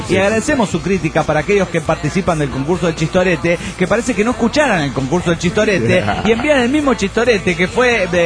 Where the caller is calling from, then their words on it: Aguascalientes, Mexico; de Aguascalientes, México.